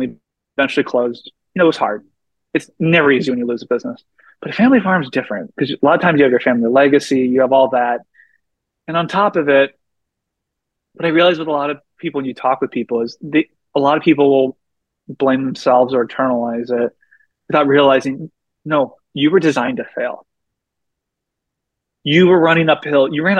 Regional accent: Iowa, United States; I come from Iowa. I mean, the what happened to Iowa in my lifetime is profound.

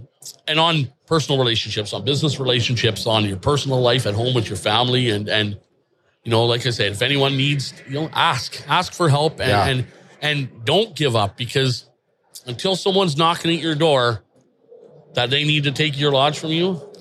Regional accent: Canada; because I'm Canadian. This is my area and this is my waters.

